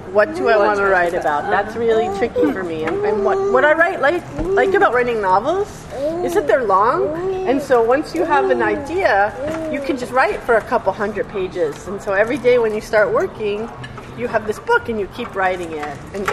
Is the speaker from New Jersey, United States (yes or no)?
yes; Englewood, New Jersey, United States; also born or lived in San Francisco / New Orleans; I was brought up in Englewood, New Jersey. So not very far from here. But I haven't been in the New York area my whole life. I lived in San Francisco, and I lived in New Orleans, and then came home.